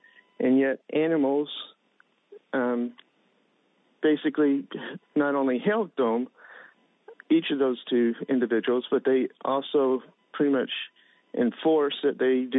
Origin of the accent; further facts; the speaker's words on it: Texas, United States; I'm from Texas, and so I spend time there.